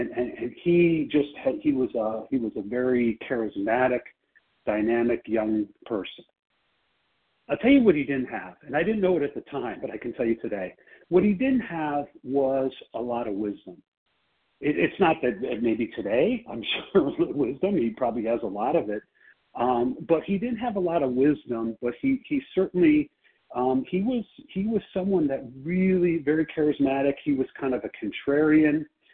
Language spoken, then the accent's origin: English; Chicago, Illinois, United States; I'm from Chicago, and I am going to be your host for the presentation today.